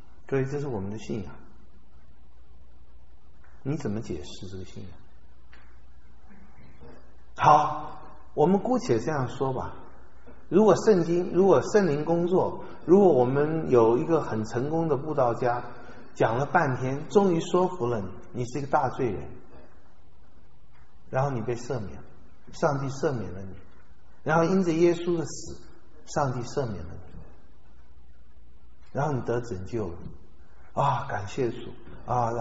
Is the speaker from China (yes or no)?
yes; Hubei, China; 她说以前我们是湖北人，她说以前在乡下